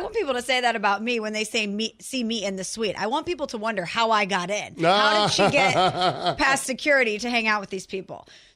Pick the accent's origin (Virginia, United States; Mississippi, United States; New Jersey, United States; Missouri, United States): Missouri, United States; St. Louis; And I'm from St. Louis where you can't even leave change in your car or that car is going to get stolen.